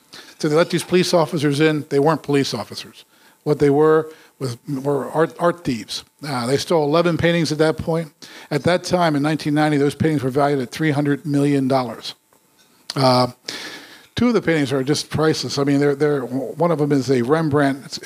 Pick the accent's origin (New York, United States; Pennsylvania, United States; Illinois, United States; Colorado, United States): Pennsylvania, United States; Philadelphia; Like, I'm from Philadelphia